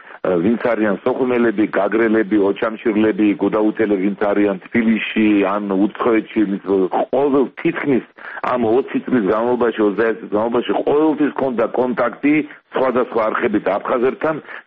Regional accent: Sukhumi, Abkhazia, Georgia; ეს არის ჩემი შინაგანი განწყობა, რომ სოხუმი, ჩემი მშობლიური ქალაქი არის საქართველოს შემადგენელი ნაწილი.

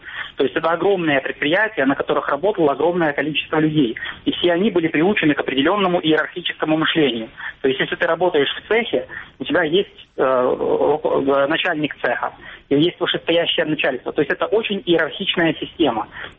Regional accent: Ukraine; Но я родился, вырос в Украине. Мое взросление пришлось на период, когда Украина стала независимым государством. Мой первый и единственный паспорт был гражданина Украины.

